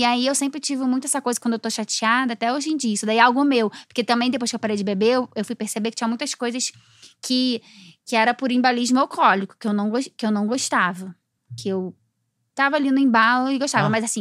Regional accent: Niterói, Rio de Janeiro, Brazil; Eu sou de Niterói, Nikite, na Boa Viagem.

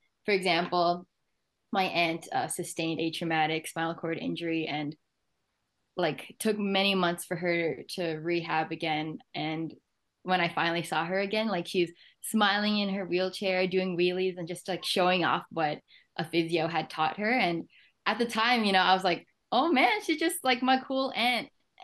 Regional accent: Markham, Ontario, Canada; Before that, I'm from Markham.

